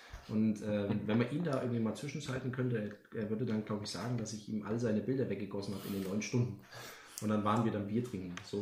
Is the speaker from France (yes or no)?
no; Thuringia, Germany; Ich komme ja aus Thüringen. Das kratzt an meinem Ego.